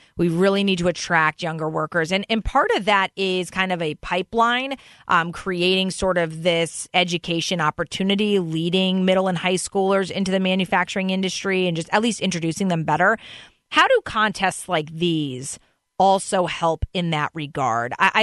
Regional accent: Connecticut, United States; And I mean, I was born and raised right on the Bridgeport line.

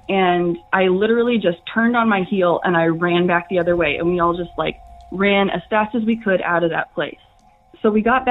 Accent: Cameron Park, California, United States; now in Eugene, United States; I'm actually calling from Eugene, Oregon. But this story is a bit of a hometown legend, and it takes place in my hometown of Cameron Park, California.

